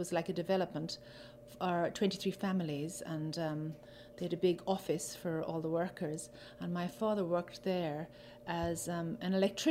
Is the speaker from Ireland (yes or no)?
yes; Valentia, Munster, Ireland; I was born in Valentia in our own house at home at the cable station, number 15 cable station upstairs.